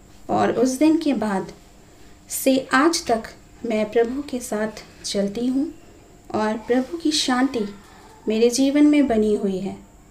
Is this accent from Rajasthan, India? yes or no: yes; Ajmer, Rajasthan, India; मैं एक संयुक्त परिवार में रहती हूँ। मैं अजमेर राजस्थान की रहने वाली हूँ। वैसे तो मेरा जन्म मसीही परिवार में ही हुआ